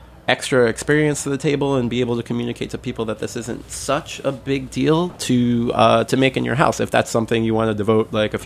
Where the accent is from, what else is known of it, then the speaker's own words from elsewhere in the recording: Brooklyn, New York, United States; I grew up in Bensonhurst in Brooklyn, so we weren't very rural.